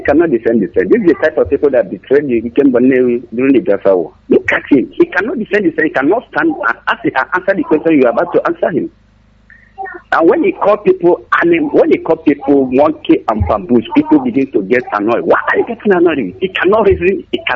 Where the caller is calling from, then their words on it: Canada; I'm calling from Paul Anita, Canada, number 6.